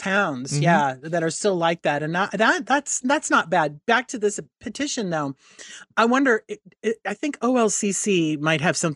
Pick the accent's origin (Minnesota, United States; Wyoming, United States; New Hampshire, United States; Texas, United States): New Hampshire, United States; moved away; Well, I grew up in New Hampshire. I left before I was old enough to drink.